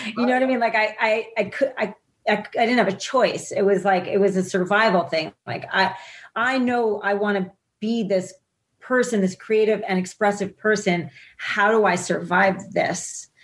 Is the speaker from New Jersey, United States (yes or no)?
yes; New Jersey, United States; People I grew up with in New Jersey thought it was government hype, thought they were making it up, you know?